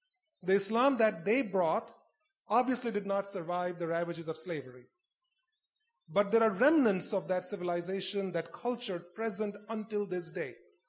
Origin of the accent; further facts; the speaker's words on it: India; I come from India, the largest Muslim population, the largest minority Muslim population in the world.